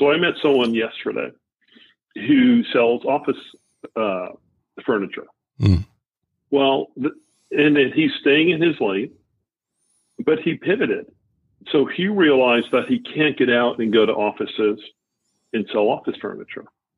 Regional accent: Boston, Massachusetts, United States; It does. I don't tell too many people I'm from Boston down here, John, right?

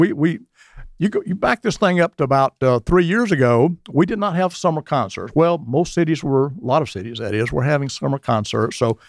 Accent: Georgia, United States; But actually, I grew up in Gwinnett County. I was born right here in Gwinnett County at Joan Glancy Memorial Hospital

